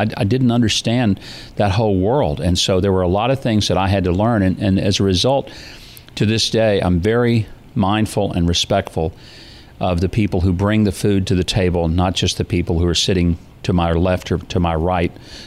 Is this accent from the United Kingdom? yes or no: no; the South, United States; I grew up in the Jim Crow South where there was racial segregation.